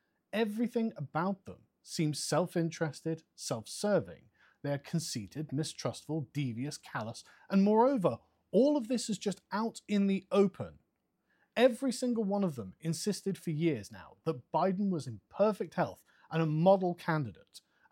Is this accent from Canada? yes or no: no; England, United Kingdom; As an Englishman, I look into American politics from the outside